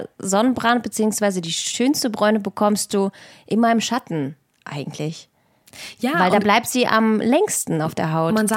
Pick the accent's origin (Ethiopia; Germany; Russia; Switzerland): Russia; Also ich bin ja in Russland aufgewachsen